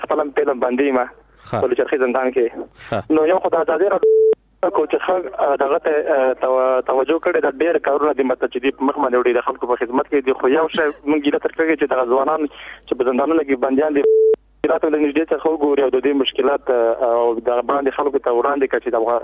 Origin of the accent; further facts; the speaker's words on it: Afghanistan; چې موږ د افغانستان یو